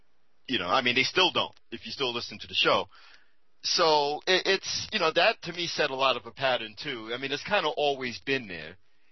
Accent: East Coast, United States; Now, remember, I'm from the East Coast, and I used to get some of the radio stations in New York when I lived in Newark.

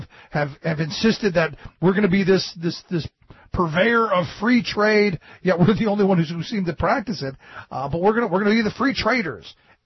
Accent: Cleveland, Ohio, United States; Yeah, and I come from an area much like Pittsburgh. I grew up in Cleveland, where I look at the buildings that used to employ people, the empty factories, the falling down factories

